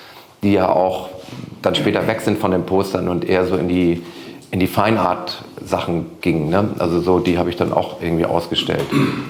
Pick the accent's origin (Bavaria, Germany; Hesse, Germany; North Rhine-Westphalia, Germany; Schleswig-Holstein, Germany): Schleswig-Holstein, Germany; Rendsburg; Ich komme ja aus Rendsburg hier im hohen Norden